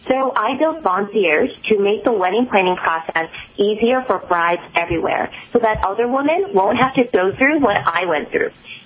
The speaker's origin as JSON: {"language": "English", "region": "Virginia", "country": "United States", "tie": "born or raised there", "said": "I grew up in Northern Virginia, and I'm actually a nerd at heart who majored in computer science and then went to law school."}